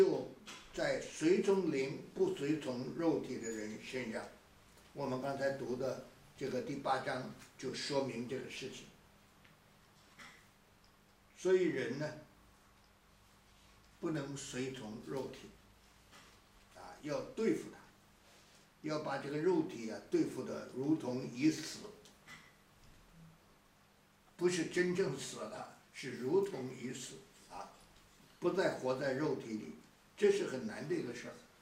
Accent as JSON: {"language": "Chinese", "country": "China", "said": "所以我们中国人呢，这个在外国讲不通的。"}